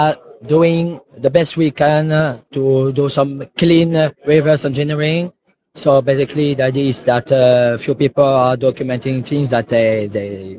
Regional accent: France; English is a second language; I'm coming from France, and I'm one of the few French developer of React.OS.

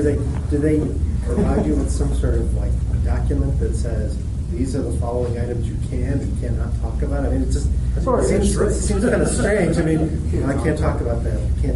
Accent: New Jersey, United States; Since I grew up in New Jersey, I have to ask

